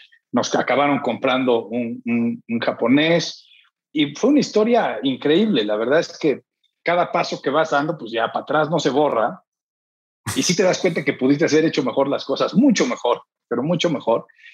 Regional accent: Mexico; now in San Diego, United States; ¿qué hago aquí en San Diego? ¿No? Estoy aquí, pero yo soy mexicano.

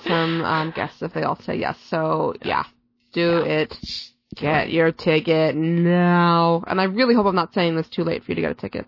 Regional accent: New York, United States; Maybe I'm just a New Yorker.

